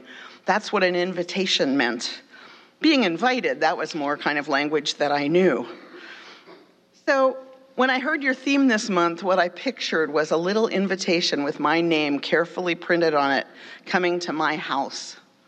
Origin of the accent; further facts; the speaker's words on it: Charleston, West Virginia, United States; I grew up in Charleston, West Virginia, going to a small UU fellowship where people drove from about a 50-mile radius to get there.